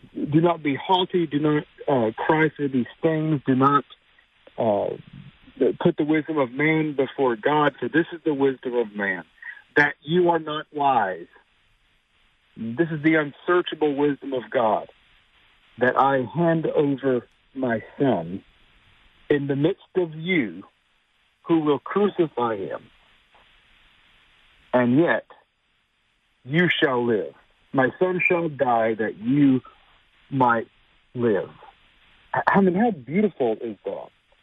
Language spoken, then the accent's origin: English; the South, United States; growing up in the South, this is just what we did.